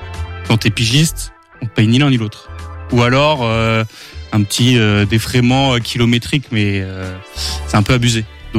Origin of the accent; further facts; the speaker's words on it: Angers, Pays de la Loire, France; Aujourd'hui je suis revenu chez moi à Angers